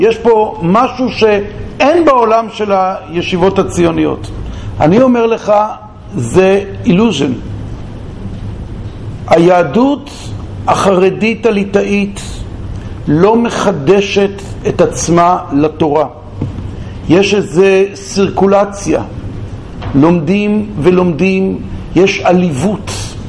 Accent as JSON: {"language": "Hebrew", "town": "Bnei Brak", "region": "Tel Aviv District", "country": "Israel", "tie": "born or raised there", "said": "אני זוכר את זה לפני 40 שנה, כשהייתי ילד בבני ברק. אני למדתי בבני ברק."}